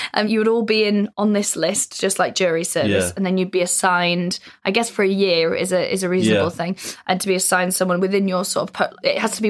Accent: Wales, United Kingdom; But yeah, I'm from North Wales.

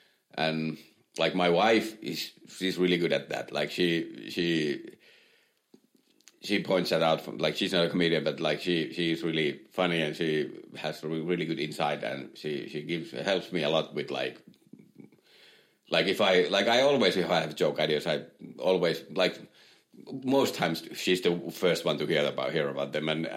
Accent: Finland; English is a second language; Yeah, and, like, I have to explain my accent. Like, yes, I have a little bit of an accent

